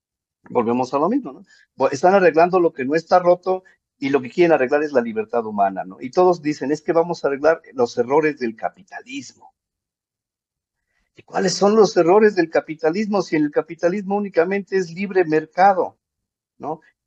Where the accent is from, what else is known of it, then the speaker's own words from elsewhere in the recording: Mexico City, Mexico; Yo soy de Plateros, de ahí de la colonia donde Edward se está inventando esa historia chida.